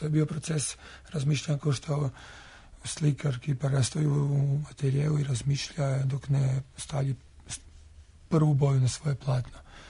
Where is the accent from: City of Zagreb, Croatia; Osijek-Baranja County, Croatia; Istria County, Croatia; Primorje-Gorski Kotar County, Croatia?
Istria County, Croatia; Poreč; also born or lived in Pula; rođen sam u Puli, inače sam iz Poreča.